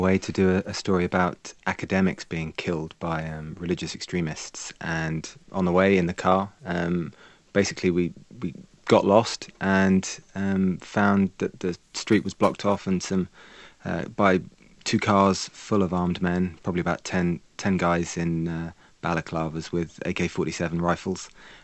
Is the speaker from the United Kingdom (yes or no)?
yes; United Kingdom; But yeah, you know what happens as a British journalist working in Baghdad.